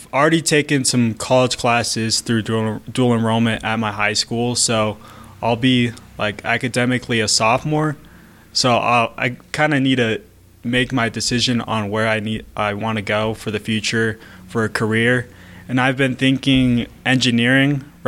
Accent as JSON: {"language": "English", "country": "Ethiopia", "said": "Yeah, so me and my brother, we are originally from Ethiopia."}